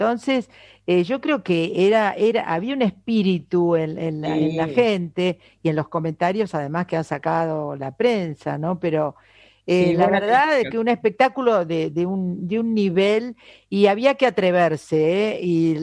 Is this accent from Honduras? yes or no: no; Argentina; me sentí orgullosa como argentina.